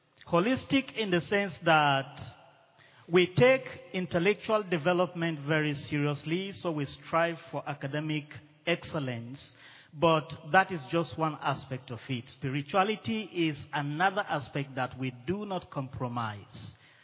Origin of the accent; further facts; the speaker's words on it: Jos, Plateau, Nigeria; I come from Nigeria, from the Anglican Diocese of Jos.